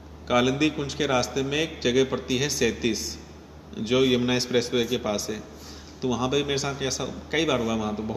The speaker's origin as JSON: {"language": "Hindi", "town": "Ghaziabad", "region": "Uttar Pradesh", "country": "India", "said": "मैं गाजियाबाद से हूँ, ऐसे गाजियाबाद में एक जगह है"}